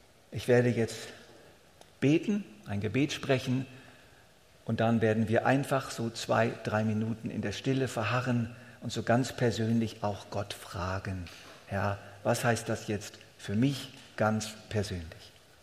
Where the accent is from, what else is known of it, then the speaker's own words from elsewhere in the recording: Switzerland; Das ist einfach nun mal unsere Verpflichtung als Schweizer.